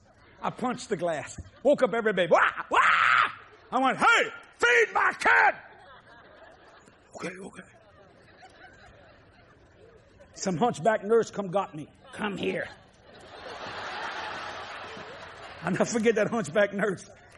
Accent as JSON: {"language": "English", "town": "New Orleans", "region": "Louisiana", "country": "United States", "said": "I'm a Cajun from New Orleans"}